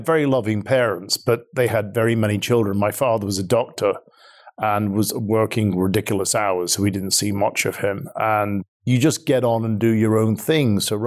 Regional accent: Ireland; moved away; So we were in this strong Irish community. And even though we'd moved from Ireland, we still did our Gaelic lessons. We did our Irish dancing lessons, the music, the whole thing that goes with Irish culture.

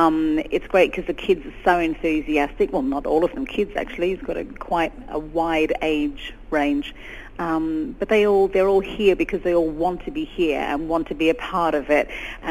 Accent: Australia; I'm originally from Australia.

